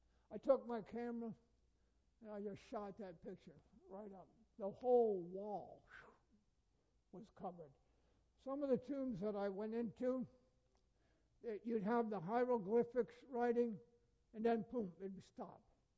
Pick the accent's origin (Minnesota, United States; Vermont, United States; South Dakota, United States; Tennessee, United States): Vermont, United States; Burlington; I grew up in Burlington, Vermont. There's a museum there, the Fleming Museum.